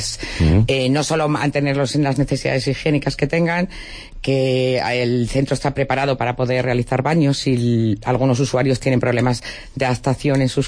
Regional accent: Salamanca, Castile and León, Spain; now in Palencia, Spain; Sí, soy de Salmantina, sí. Llevo muchos años aquí ya, pero soy salmantina.

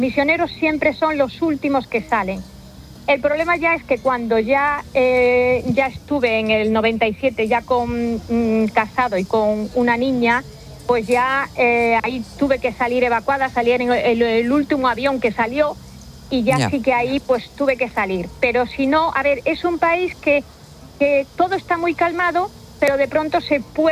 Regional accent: Plasencia, Extremadura, Spain; Yo sentía que tenía una familia, que tenía vivía en una ciudad, soy de Plasencia, iba a un colegio, tenía amigas

